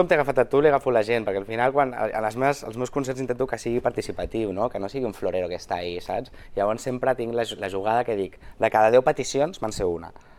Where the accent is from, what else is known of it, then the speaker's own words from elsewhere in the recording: L'Hospitalet de Llobregat, Catalonia, Spain; Jo soc d'aquí d'Hospitalet